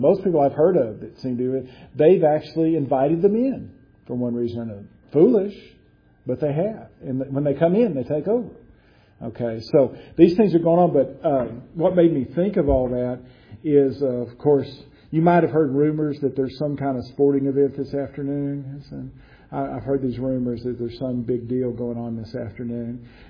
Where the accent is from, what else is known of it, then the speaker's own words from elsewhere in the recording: Texas, United States; I grew up in West Texas, so they actually had ads for oil wells